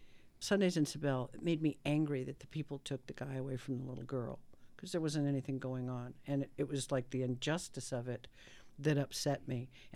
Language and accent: English; Mason City, Iowa, United States; Well, I was born and raised in Mason City, Iowa, which is the home